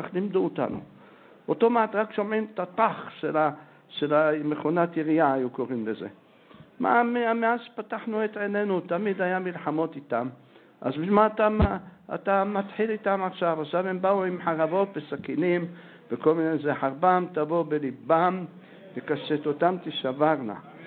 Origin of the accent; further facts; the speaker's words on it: Jerusalem, Jerusalem District, Israel; אנחנו גדלנו פה בירושלים, סיפרתי לכם.